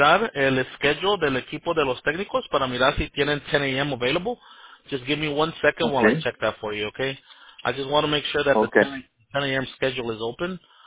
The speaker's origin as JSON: {"language": "Spanish", "country": "Mexico", "said": "mis papás son de Monterrey, ¿verdad? Soy de México"}